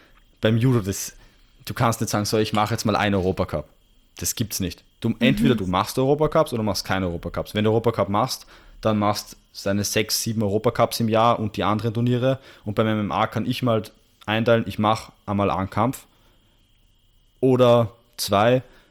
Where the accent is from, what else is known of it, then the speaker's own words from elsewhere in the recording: Austria; Und es war noch bei uns in Österreich